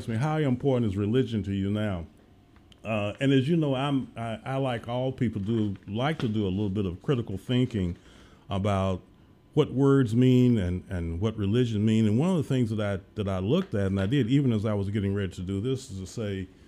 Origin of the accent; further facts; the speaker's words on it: Tennessee, United States; I grew up in Middle Tennessee, Wilson County. I grew up with my grandparents.